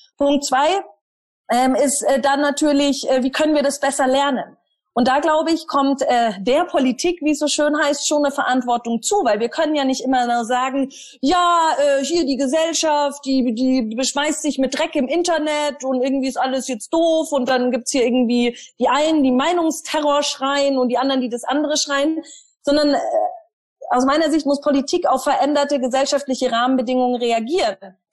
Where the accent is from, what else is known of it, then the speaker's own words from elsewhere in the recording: Germany; da haben wir ein tolles Buch als Deutsche, nämlich unser Grundgesetz